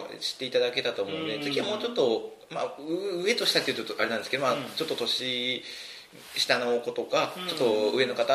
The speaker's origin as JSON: {"language": "Japanese", "town": "Toyohashi", "region": "Aichi", "country": "Japan", "tie": "born or raised there", "said": "僕地元が豊橋なので"}